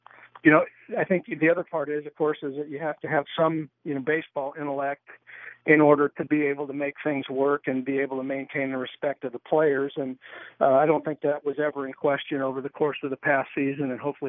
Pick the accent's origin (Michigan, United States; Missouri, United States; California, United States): California, United States; We're both from the Bay Area. We both went to a lot of Golden State Warrior games as kids.